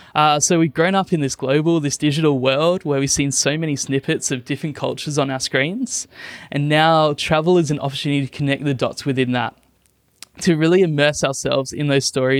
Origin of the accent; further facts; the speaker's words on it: Australia; Yes, I am Australian.